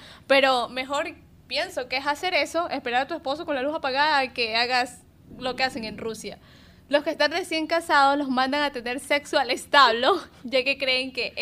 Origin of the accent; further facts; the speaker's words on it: Ecuador; Así que hay que hablar allá con la gente de Asia, que nosotros somos ecuatorianos.